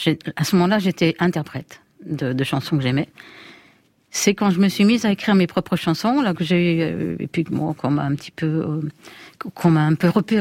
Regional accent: Lyon, Auvergne-Rhône-Alpes, France; puisque je suis lyonnaise.

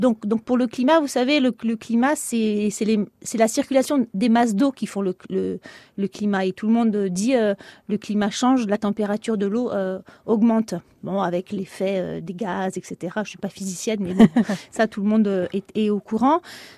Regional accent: Folelli, Corsica, France; also born or lived in Belgium; moi, je suis de Folély, de Kazink, et j'ai passé tous mes étés sur la plage de San Pellegrino.

